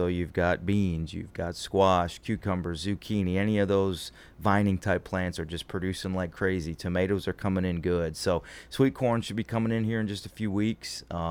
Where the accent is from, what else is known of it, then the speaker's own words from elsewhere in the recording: Cleveland, Ohio, United States; moved away; But, you know, I was in Cleveland is where I was born, and we got the lake effect weather.